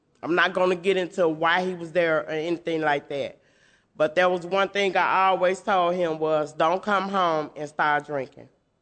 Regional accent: Chicago, Illinois, United States; I've been through some of any and everything growing up in Chicago.

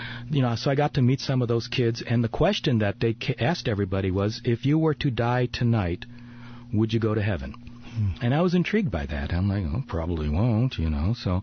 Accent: Chicago, Illinois, United States; I was a news director. I'm a kid from Chicago, you know

